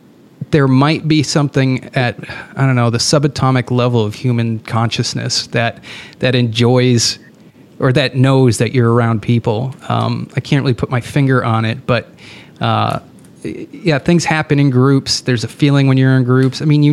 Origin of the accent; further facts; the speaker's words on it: New Hampshire, United States; also born or lived in Somerville, United States; Yeah, I grew up in New Hampshire, and then after New Hampshire, I headed straight to Boston. I lived over in Davis Square in Somerville.